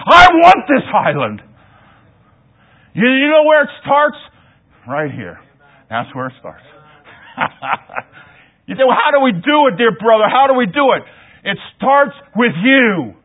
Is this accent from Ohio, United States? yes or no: yes; Ohio, United States; now in New York City, United States; I was born and raised in Ohio.